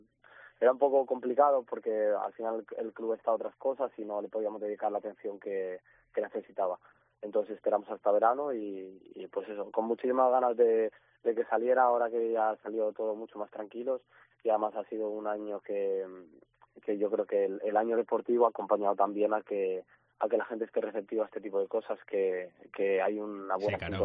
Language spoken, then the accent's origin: Spanish; Gijón, Asturias, Spain; also born or lived in Mieres; yo soy adoptado aquí en Gijón, por así decirlo. Sí. Mis padres no son de aquí, pero según nací yo en Mieres, ahí en Río Turbio, se mudaron a Gijón para que tuviera yo aquí una vida con más facilidades